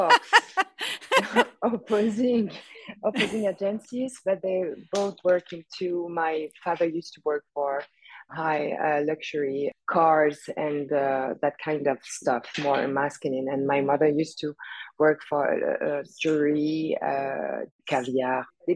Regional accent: Paris, Île-de-France, France; English is a second language; I'm super Parisian.

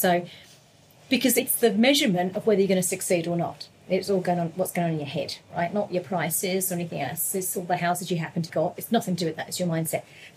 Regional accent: England, United Kingdom; I grew up in England.

